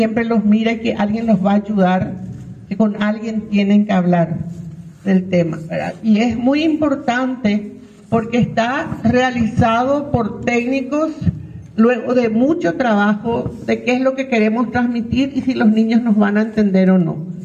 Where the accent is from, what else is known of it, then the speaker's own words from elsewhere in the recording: Paraguay; nosotros como paraguayos tenemos que demostrar que no somos caníbales